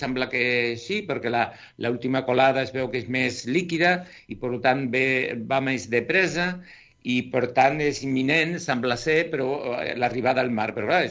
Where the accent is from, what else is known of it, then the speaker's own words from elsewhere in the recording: Tazacorte, Canary Islands, Spain; davant del meu poble, del meu casc, del casc del poble, això sí que està en línia recta al mar, però una mica cap al nord, on es preveu que arribarà la lava, que és el que diem aquí a Tazacorte